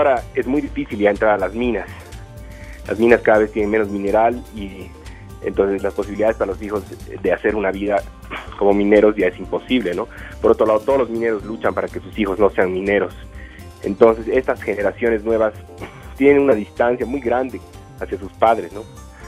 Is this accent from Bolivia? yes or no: yes; Bolivia; Sucede que en Bolivia nosotros no tenemos ningún tipo de apoyo para realizar cine.